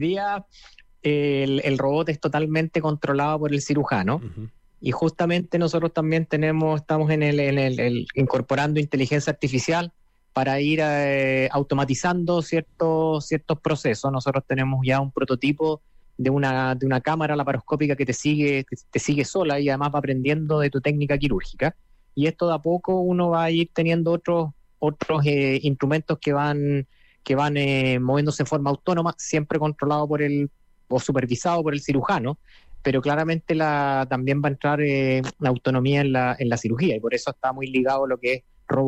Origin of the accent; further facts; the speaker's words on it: Chile; now in United States; Es decir, bueno, yo soy de Chile